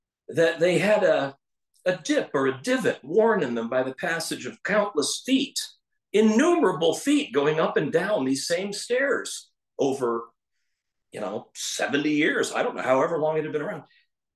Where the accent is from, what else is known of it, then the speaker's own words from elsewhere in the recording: Buffalo, New York, United States; Growing up in Buffalo was delightful in almost every way.